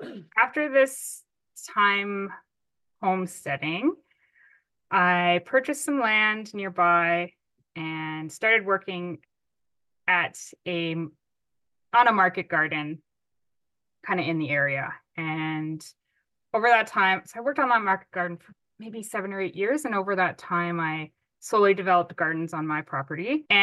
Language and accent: English; Ottawa, Ontario, Canada; So I grew up in a city. I grew up in Ottawa, actually, which is the capital of Canada.